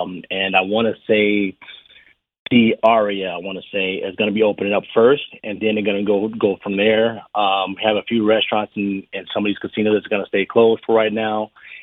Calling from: Las Vegas, Nevada, United States; from Las Vegas, Nevada.

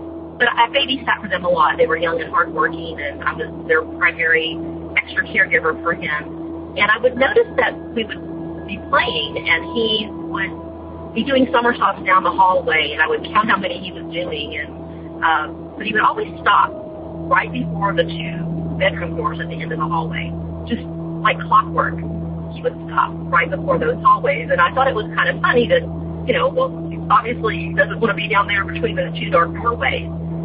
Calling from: Florida, United States; Hi, Tony and Jenny. … I'm calling you from Florida.

